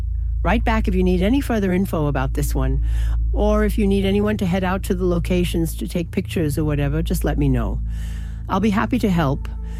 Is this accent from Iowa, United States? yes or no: yes; Des Moines, Iowa, United States; now in Newton, United States; I've been here about 25 years, but I was born and raised in Des Moines, a city about 30 miles away. It's a pretty big city, and I'm guessing you've heard of it.